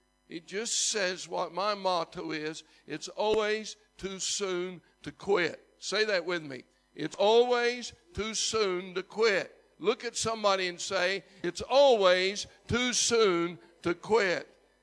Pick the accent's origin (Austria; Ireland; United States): Ireland; Dublin, Leinster; I'm from Dublin, too.